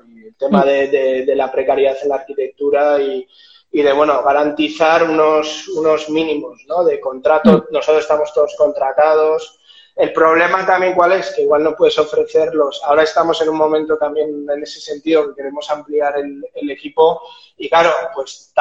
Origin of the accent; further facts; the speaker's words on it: San Sebastián, Basque Country, Spain; now in Vitoria-Gasteiz, Spain; yo soy de Donostiarra y aquí de Gasteiz